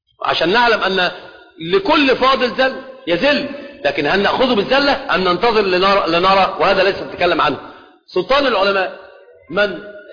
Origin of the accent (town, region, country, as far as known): Egypt